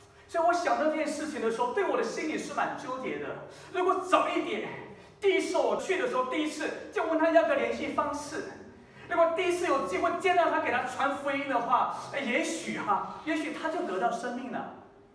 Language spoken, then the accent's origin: Chinese; China; 这好像我们中国人说的那个